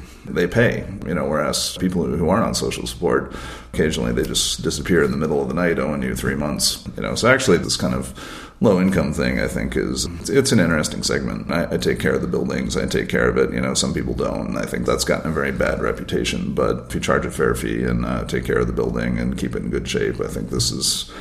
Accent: New Hampshire, United States; In my hometown in New Hampshire, which is an hour away, became a commuter town from Boston.

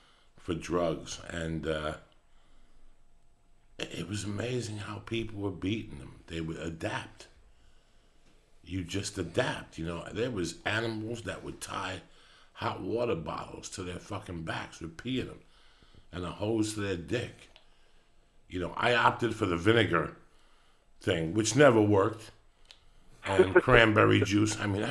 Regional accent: New Jersey, United States; because listen, I had friends growing up in Jersey that were doing steroids

